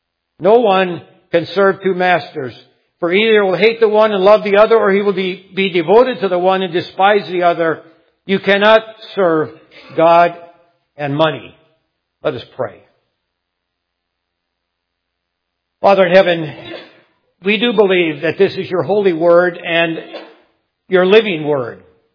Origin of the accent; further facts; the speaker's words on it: Duluth, Minnesota, United States; I grew up in Duluth, Minnesota